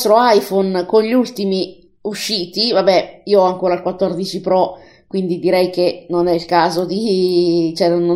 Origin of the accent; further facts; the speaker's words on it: Como, Lombardy, Italy; perché io sono di Como.